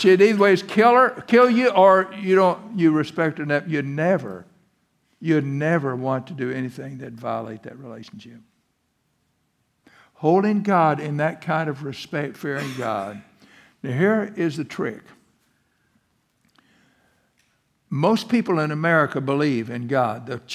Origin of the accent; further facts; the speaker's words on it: Chestnut Ridge, Missouri, United States; I'm from Chestnut Ridge, Missouri. Do you think that ever impresses anybody when they ask me where I am? Well, I'm from Chestnut Ridge, Missouri.